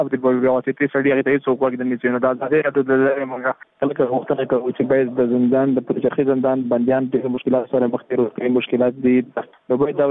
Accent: Afghanistan; موږ هم د افغانستان بچیان یو

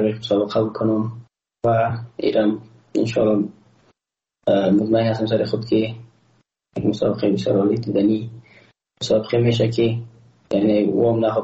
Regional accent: Afghanistan; ما تاجک نیستم احساس کردم ما روزبک پشتون نیستم ما یک افغان هستم

